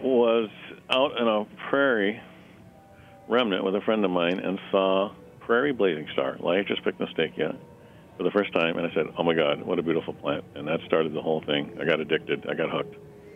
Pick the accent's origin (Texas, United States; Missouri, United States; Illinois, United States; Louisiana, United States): Missouri, United States; St. Louis; So when we were kids, I grew up in St. Louis, Missouri, and we would go on wildflower hikes and camping trips.